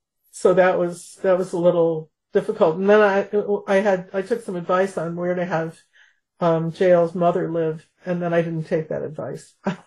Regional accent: Chicago, Illinois, United States; Okay, so I'm from Chicago.

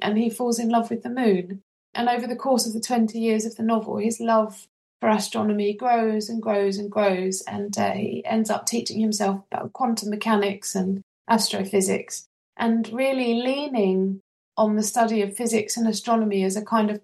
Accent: Chelmsford, East of England, United Kingdom; I was born and brought up in Chelmsford, and I very rarely go back. My family no longer lives there

